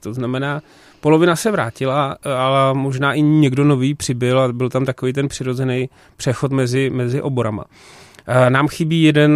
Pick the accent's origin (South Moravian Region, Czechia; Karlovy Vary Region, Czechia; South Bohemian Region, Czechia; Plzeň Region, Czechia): Plzeň Region, Czechia; Plzeň; ale já jako Plzeňák si to můžu dovolit říct